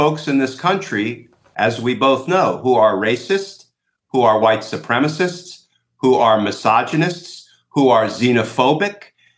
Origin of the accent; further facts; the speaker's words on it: United States; now in Washington, D.C., United States; I grew up on the New York Giants. My pop was a high school football coach. He was a Giants fan, so I was a Giants fan. And then the Army moved me to the Washington, D.C. area in 1990